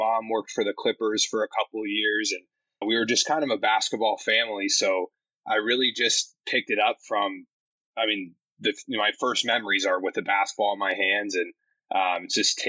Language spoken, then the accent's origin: English; Phoenix, Arizona, United States; And for me also, really one of the biggest things was growing up in Phoenix.